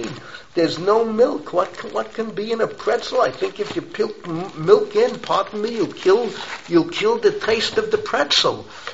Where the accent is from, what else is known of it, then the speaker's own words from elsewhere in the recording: New York, United States; because I grew up in New York, and already by the time I was conscious of what life is about, we had a choice in New York.